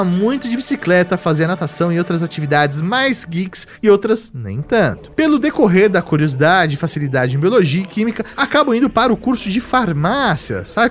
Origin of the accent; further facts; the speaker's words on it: Brasília, Federal District, Brazil; 31 anos, sou de Brasília, Distrito Federal, nascido e criado aqui, sou farmacêutico de formação